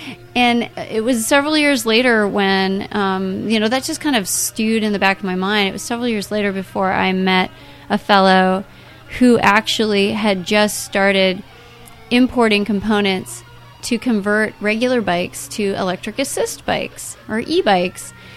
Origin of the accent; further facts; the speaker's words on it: Seattle, Washington, United States; But then back in my hometown of Seattle, I was like, man, you know, sometimes I take it out for special events or parties or whatever.